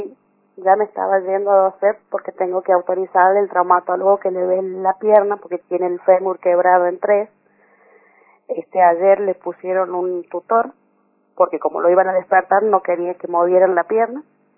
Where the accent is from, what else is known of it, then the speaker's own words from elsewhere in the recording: San Luis, Argentina; No, somos de acá de San Luis